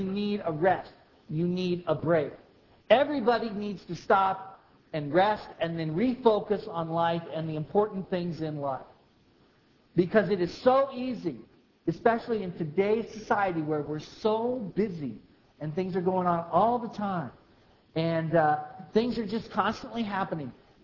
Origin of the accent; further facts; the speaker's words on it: Indiana, United States; When we were growing up in Indiana, we were close to a family called the Bruces.